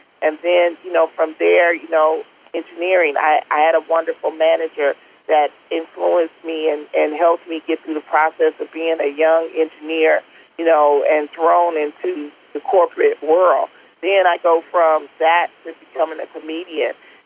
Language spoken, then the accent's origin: English; Detroit, Michigan, United States; I was raised in the Brewster Project during the crack era in the 80s